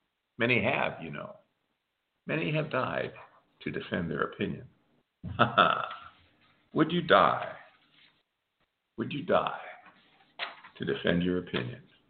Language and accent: English; United States; I am Greek and French by background, but I'm an American.